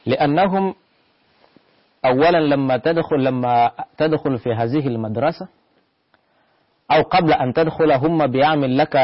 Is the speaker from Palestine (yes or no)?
no; Kigoma, Tanzania; born there; Arabic is a second language; في غرب تنزانيا في عاصي في بلد اسمه كيغوما